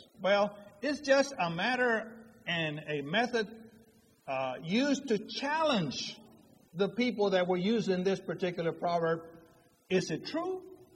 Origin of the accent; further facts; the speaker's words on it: Sinton, Texas, United States; I come from South Texas. It's a little town called Sinton. And it's only 30 miles north of Corpus Christi, Texas.